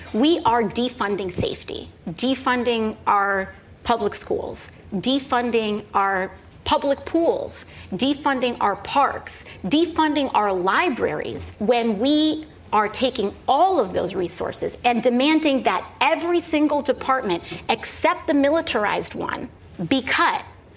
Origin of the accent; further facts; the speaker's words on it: Bronx, New York, United States; Well, I'm from the Bronx, so it's on-brand for where I'm from.